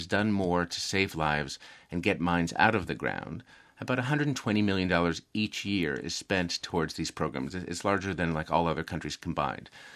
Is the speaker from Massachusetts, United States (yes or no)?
yes; Massachusetts, United States; I was an Irish Catholic boy in the United States, and I grew up outside Boston.